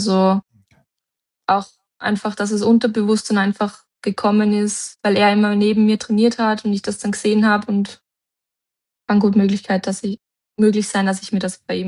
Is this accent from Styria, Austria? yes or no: no; Tyrol, Austria; now in Vienna, Austria; wirklich trainieren angefangen habe und auch sehr lange. Also bis ich dann eigentlich weggezogen bin aus Tirol.